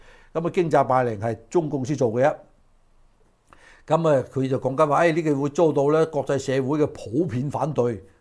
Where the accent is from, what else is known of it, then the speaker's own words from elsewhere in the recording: China; 唔好將我哋中國人拉埋一齊